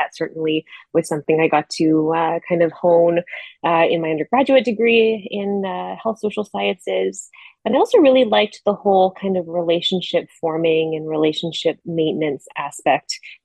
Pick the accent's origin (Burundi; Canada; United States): Canada; Stouffville, Ontario; now in Montreal, Canada; I'm just a rising 2L at McGill here in Montreal. Outside of that, I hail from Stouffville, Ontario. I'm obviously now living in Montreal